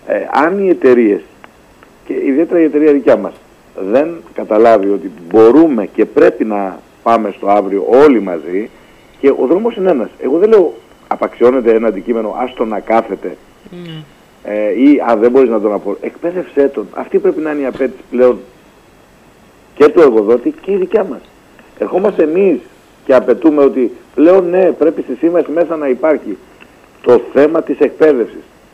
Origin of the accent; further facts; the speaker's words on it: Manikia, Greece; όπως λένε και στο χωριό μου στα Μανίκια